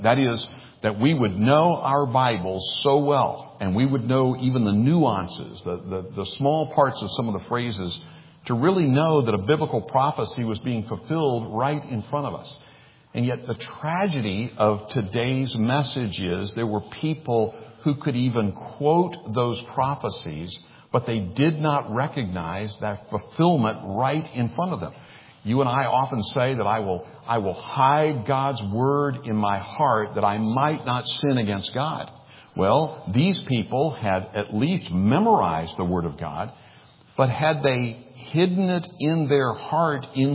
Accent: Pensacola, Florida, United States; When I was a kid down on the Pensacola Bay, growing up in Pensacola, Florida, I caught a lot of king crab.

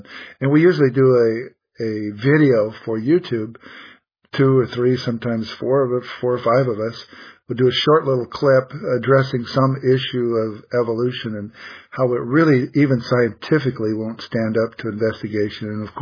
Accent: Utah, United States; Initially, my wife and I grew up in Utah

